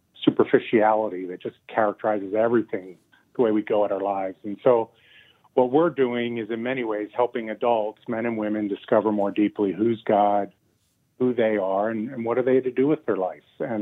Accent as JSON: {"language": "English", "town": "Philadelphia", "region": "Pennsylvania", "country": "United States", "tie": "born or raised there", "said": "I grew up on the East Coast in Philadelphia, and in my summers, I would spend 8 to 10 weeks down at the shore in Ocean City, New Jersey, at my great-grandmother's house."}